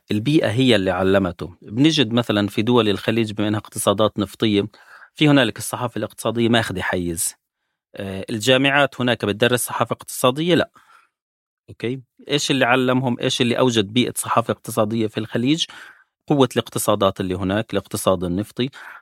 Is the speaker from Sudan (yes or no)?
no; Palestine; طب 400 جنيه عندنا بفلسطين يعني 12 دولار 13 دولار